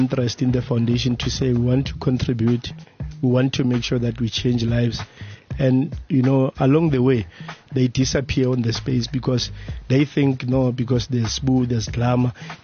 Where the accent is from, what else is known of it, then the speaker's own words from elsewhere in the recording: Tembisa, Gauteng, South Africa; Because I'm coming from Tembisa, I'll adopt Tembisa High, and then we'll also adopt Katleung High.